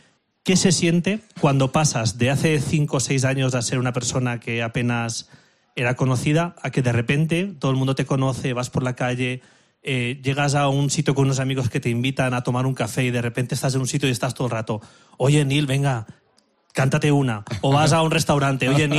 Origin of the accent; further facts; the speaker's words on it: Tibi, Valencian Community, Spain; No, de un pueblecito que se llama Tibi, al lado de Ibi, del juguete.